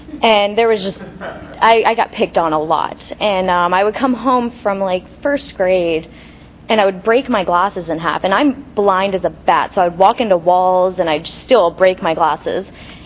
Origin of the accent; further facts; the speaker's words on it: Tampa, Florida, United States; I grew up in South Tampa to amazing parents.